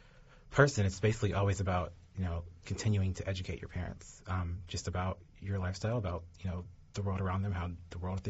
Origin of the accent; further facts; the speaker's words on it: Delaware, Ohio, United States; I grew up in Delaware, Ohio, a small rural town just outside of Columbus, and I was picked on mercilessly in junior high and high school for acting feminine.